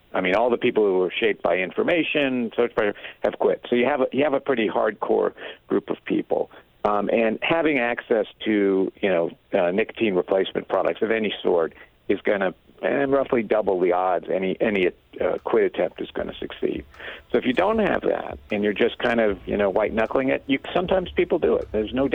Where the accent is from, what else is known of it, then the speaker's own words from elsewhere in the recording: Midwest, United States; now in California, United States; when I moved out from the Midwest to California and at the hospital at lunchtime